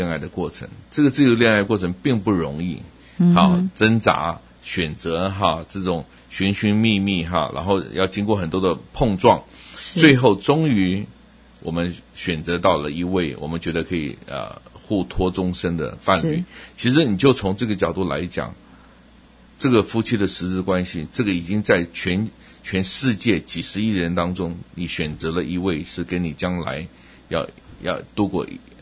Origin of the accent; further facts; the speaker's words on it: Taipei, Taiwan; 我在台北长大，我念音乐系